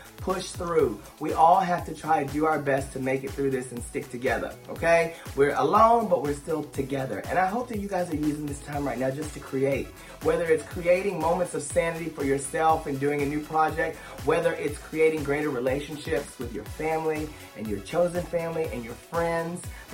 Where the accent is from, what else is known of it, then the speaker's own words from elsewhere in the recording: Paris, Texas, United States; lockdown and quarantine eternal over here in my hometown of Paris, Texas.